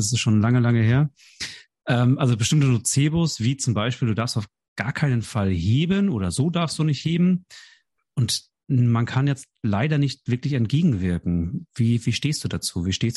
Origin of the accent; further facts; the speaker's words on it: Northern Germany, Germany; Also ich fühle mich da nicht wirklich angesprochen als Norddeutscher